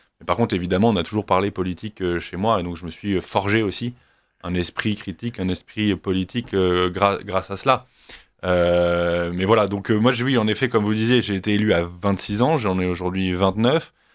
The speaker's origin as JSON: {"language": "French", "region": "Flanders", "country": "Belgium", "said": "Je suis flamand, ouais."}